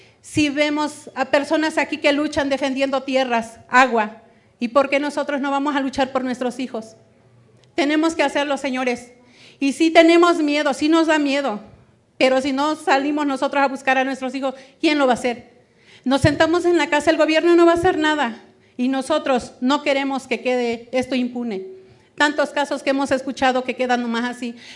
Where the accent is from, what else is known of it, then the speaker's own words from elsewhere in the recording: Guerrero, Mexico; Venimos de Guerrero, como ven, ya oyeron cómo está.